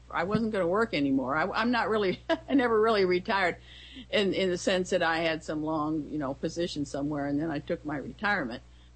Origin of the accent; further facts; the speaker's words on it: United States; born there; I mean, I'm fully American. I was born here and all, but I do have a all German family background.